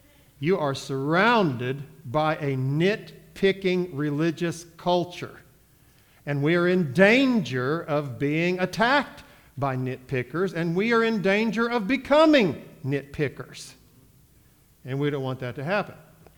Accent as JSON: {"language": "English", "country": "United States", "tie": "born or raised there", "said": "I grew up right on the Ohio River, and the people who lived in Ohio would say the number after 8 is 9."}